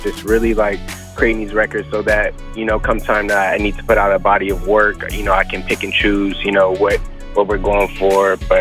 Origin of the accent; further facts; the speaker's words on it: Oakland, California, United States; Man, my roots, you know, I'm from the Bay Area, you know, shout out to the Bay, I was born in Oakland.